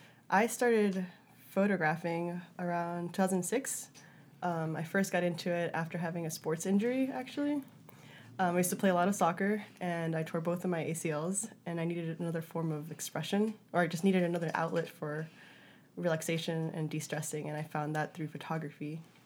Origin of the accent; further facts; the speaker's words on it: Wheaton, Maryland, United States; I grew up in Wheaton, Maryland, which is right outside of D.C., in a high school that was about, like, 80-something percent Latino or Latinx.